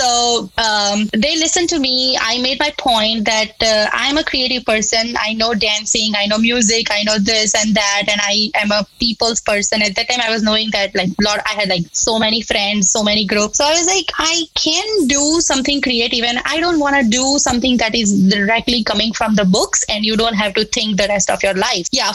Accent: Gujarat, India; So I'm from the first batch of occupational therapy school in the state of Gujarat

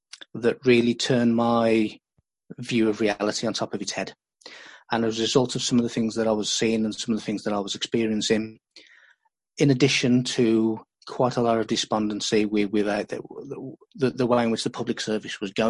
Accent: West Midlands, United Kingdom; born there; I was born in the West Midlands in the UK, which is where I stopped predominantly for the mass part of my life, just moving around a very, very small geographic area.

